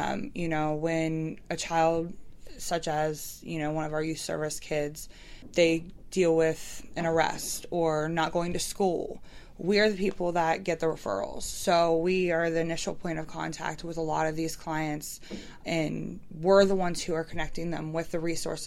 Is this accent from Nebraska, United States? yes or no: no; Martinsburg, West Virginia, United States; I'm from here. I was born and raised in Martinsburg area and surrounding areas. Right now I'm living in Falling Waters.